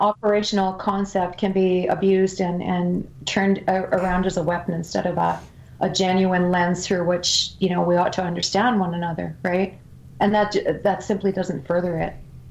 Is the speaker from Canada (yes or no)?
yes; Canada; my little PC upbringing as a Canadian